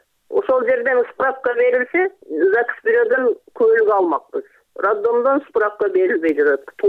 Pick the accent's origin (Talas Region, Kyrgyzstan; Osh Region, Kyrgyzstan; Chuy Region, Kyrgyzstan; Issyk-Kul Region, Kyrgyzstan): Osh Region, Kyrgyzstan; Özgön; Өзгөндөн болом.